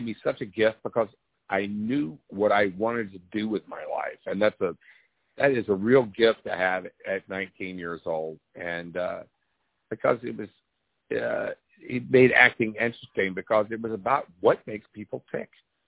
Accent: Houston, Texas, United States; I grew up in Houston, and I wanted to be being an astronaut when they rolled the TV in when I was in the first grade and watched Alan Shepard go up.

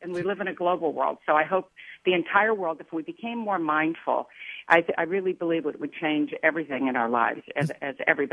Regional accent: Southern United States, United States; And believe me, I'm from the South, so I know about this. When I published my first book, my agent was afraid that being from the South would be detrimental, believe it or not.

